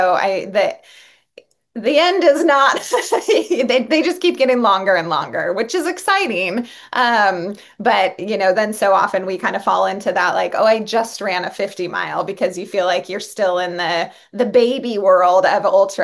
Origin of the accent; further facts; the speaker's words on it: Oregon, United States; when I came up from Oregon, I remember, like, and I ran pretty primarily like road races in Oregon. That's kind of how I started.